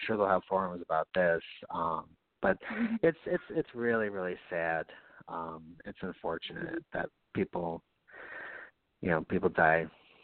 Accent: Albany, New York, United States; well, I'm from Upper Washington, but we have Melrose, Pine Hills, Buckingham Lake, Beverwyck, all over the place.

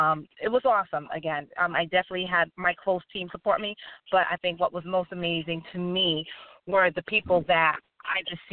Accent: Suffern, New York, United States; I'm originally from Suffern, New York.

